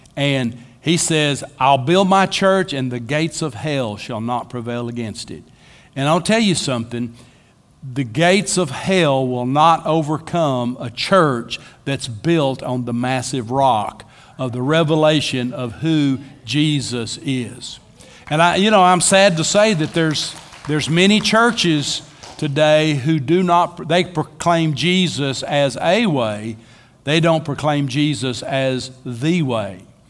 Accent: Batesville, United States; My home church is Asbury United Methodist Church on Neely Street in Batesville. It's no longer a Methodist church. It is a Hispanic Assembly of God church now. But that's where I was raised.

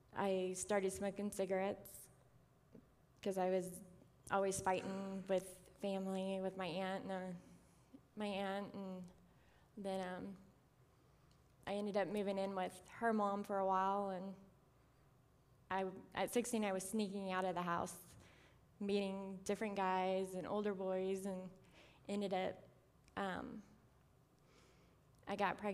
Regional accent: Missouri, United States; born there; I was born in Missouri in 1980.

